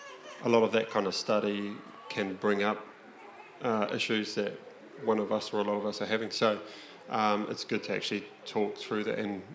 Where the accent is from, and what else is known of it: New Zealand